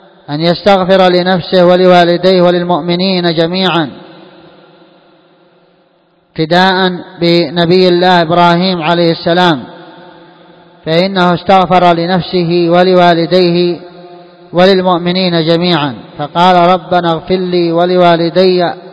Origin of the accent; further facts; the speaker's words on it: Yemen; فيجبى إليها ثمرات ربما غير معروفة عندنا في اليمن، ما هي معروفة